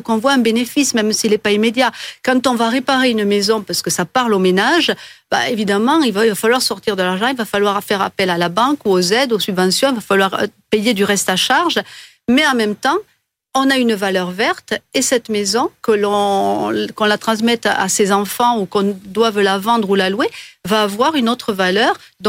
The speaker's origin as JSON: {"language": "French", "region": "Pyrenees", "country": "France", "said": "Moi, je viens des Pyrénées, où on est le berceau en France des énergies renouvelables du solaire."}